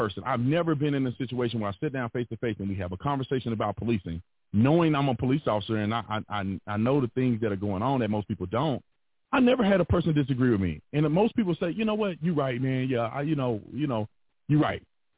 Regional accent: United States; I like to use that because I'm an American first.

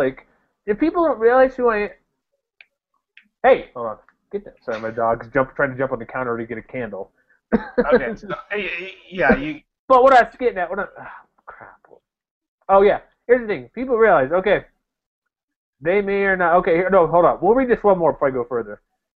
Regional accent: Texas, United States; even when I was growing up in Texas, not living near them, they were a cool team.

